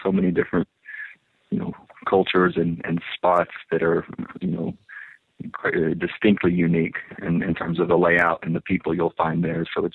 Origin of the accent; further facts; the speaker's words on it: Texas, United States; I grew up in Texas